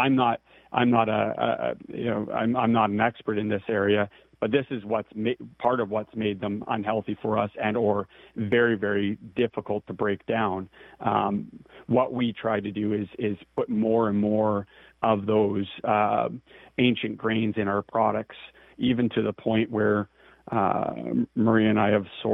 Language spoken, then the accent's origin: English; Scotland, United Kingdom; Scones is, as a Scottish man myself, my wife has to find a way to make scones out of our wild yeast process.